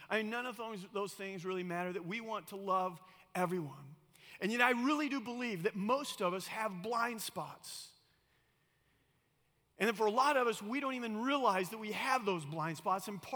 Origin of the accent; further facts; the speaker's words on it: Argentina; I grew up in South America, in Argentina. A lot of my closest friends were Argentines